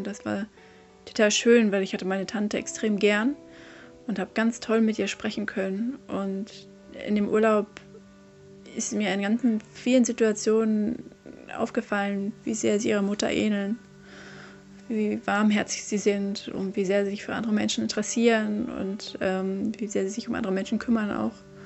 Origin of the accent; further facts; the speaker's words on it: Schleswig-Holstein, Germany; Wir haben eine Ferienwohnung gebucht in Schleswig-Holstein, ganz in der Nähe, wo ich aufgewachsen bin, also wo wir alle unsere Wurzeln haben auch.